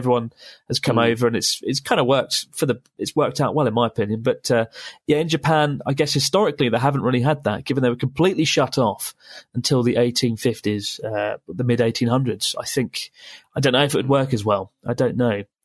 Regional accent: India; I'm not the smallest person in the world. I'm 6 foot and I'm Indian and around 17 stone.

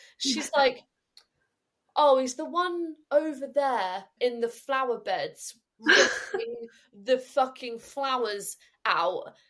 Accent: Exeter, South West England, United Kingdom; I'm from Exeter. So we ended up getting Sheldon from Exeter.

